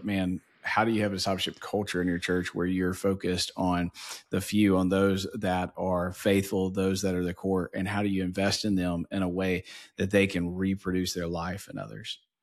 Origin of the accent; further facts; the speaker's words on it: Louisiana, United States; Yeah, we're both from Louisiana, so I have to think that played in some way.